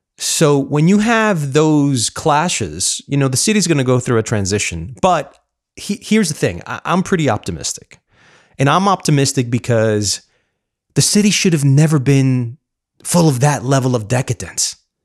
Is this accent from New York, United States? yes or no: yes; New York City, New York, United States; as you guys know, I'm a New Yorker.